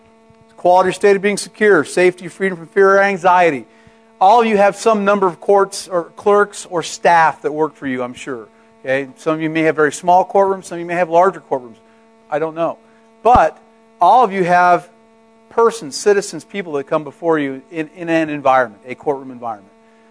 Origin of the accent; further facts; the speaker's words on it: Seattle, Washington, United States; moved away as an adult; I grew up in Seattle, worked in Seattle for about 22 years in the Seattle area before coming out here